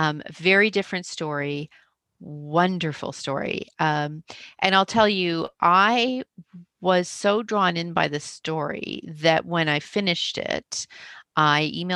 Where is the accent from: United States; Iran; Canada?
Canada; I'm Canadian